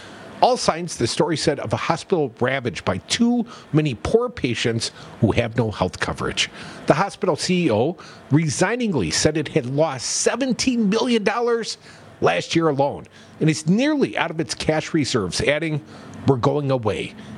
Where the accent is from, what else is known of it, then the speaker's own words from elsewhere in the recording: Wisconsin, United States; But my home state has seen its life expectancy drop 1.6 years between 2019 and 2020.